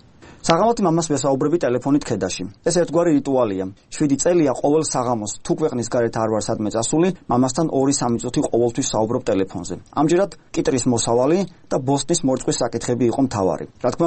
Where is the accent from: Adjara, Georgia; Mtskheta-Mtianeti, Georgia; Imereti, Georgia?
Adjara, Georgia; Keda; სადაც ჩემი ბავშვობის მეგობრებთან ერთად ჩატი გვაქვს გამართული ჩვენთვის. ყველანი ქედიდან აჭარიდან მოვდივართ და მთელი ბავშვობა ერთად გვაქვს გატარებული.